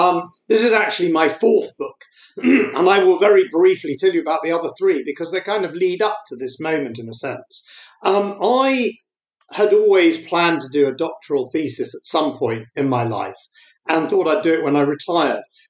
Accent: Wembley, London, United Kingdom; being born and brought up in Wembley, one of the first parts of London to experience very rapid demographic and ethnic change, which I observed growing up in the 60s and 70s and 80s.

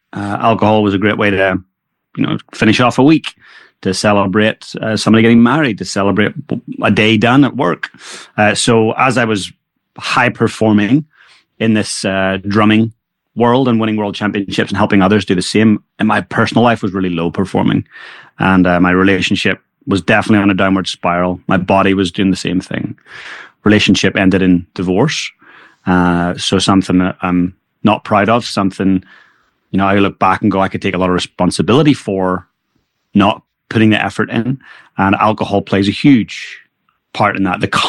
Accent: Northern Ireland, United Kingdom; I grew up in Northern Ireland, a small little working class town just north of Belfast.

